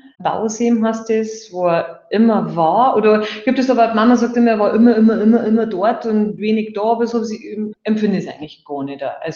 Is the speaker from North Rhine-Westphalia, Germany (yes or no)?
no; Bavaria, Germany; Genau, im Pfarrkirchen geboren.